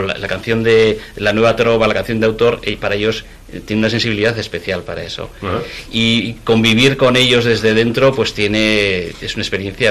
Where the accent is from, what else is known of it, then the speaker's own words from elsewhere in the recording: Estella, Navarre, Spain; now in Tudela, Spain; Y estuve cantando durante muchos años en Estella, en mi pueblo, con un grupo de música sudamericana. Era el vocalista del grupo. Y después, cuando ya me vine a Tudela, aquello ya por circunstancias del tiempo y del espacio, se tuvo que disolver.